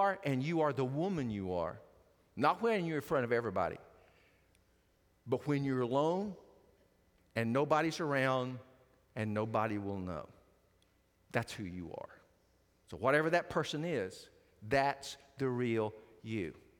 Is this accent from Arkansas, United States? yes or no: yes; Hope, Arkansas, United States; every time I go back to my hometown, there's a sign on the side of the interstate. Says birthplace of former President William Jefferson Clinton.